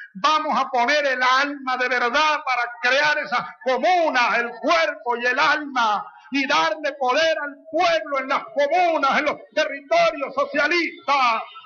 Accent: Sabaneta, Barinas, Venezuela; de Sabaneta, pues.

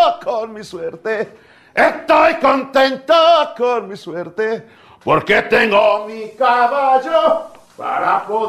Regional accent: Purmamarca, Jujuy, Argentina; Mirá, ya escuchaba en Purmamarca, ¿no? En mi pueblo.

